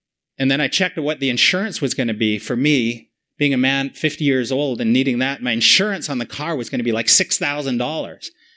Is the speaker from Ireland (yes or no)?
no; Canada; also born or lived in United States; now in Toronto, Canada; When we moved to Toronto 5 years ago, after living, I'm a Canadian, but we lived 14 years in the United States. And after 14 years, we felt the call back to Canada.